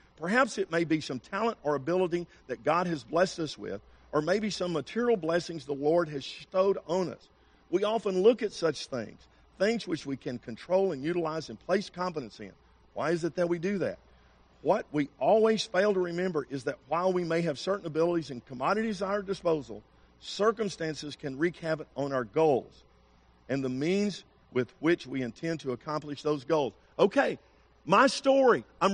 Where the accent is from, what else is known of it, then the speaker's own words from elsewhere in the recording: Arkansas, United States; And I grew up in Arkansas where Bill Clinton was governor.